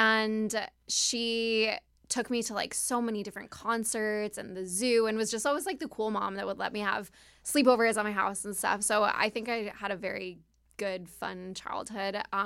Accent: St. Paul, Minnesota, United States; now in Los Angeles, United States; I technically grew up in St. Paul, but it's the Twin Cit

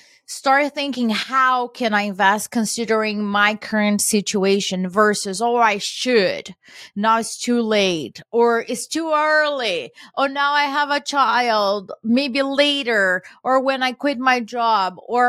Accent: Brazil; I was born and raised in Brazil.

